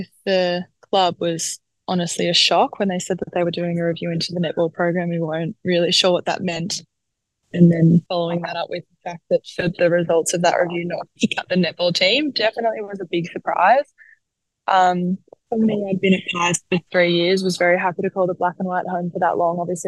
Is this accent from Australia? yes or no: yes; Australia; People think just because we're both Australian that we've defended together before